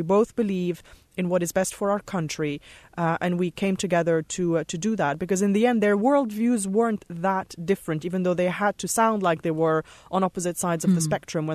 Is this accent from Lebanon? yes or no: yes; Beirut, Beirut Governorate, Lebanon; now in United States; because I'm from Beirut, I grew up in the Civil War there, and I only moved to the U.S. 5 years ago